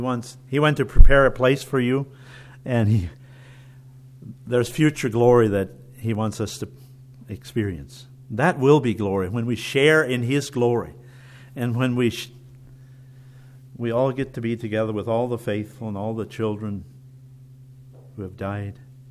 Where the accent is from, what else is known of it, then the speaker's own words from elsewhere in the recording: Virginia, United States; I'm from Virginia. I didn't know you. We do things a little bit differently.